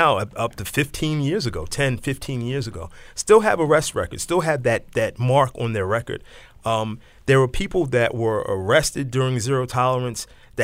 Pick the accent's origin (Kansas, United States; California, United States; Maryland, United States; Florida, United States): Maryland, United States; Baltimore; They don't know that I'm from West Baltimore, that I went to Walbrook High School.